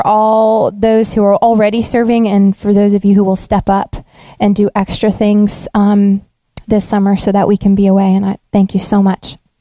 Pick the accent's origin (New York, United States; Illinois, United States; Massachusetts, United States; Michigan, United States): Massachusetts, United States; I grew up in Massachusetts and I lived the longest on Cape Cod.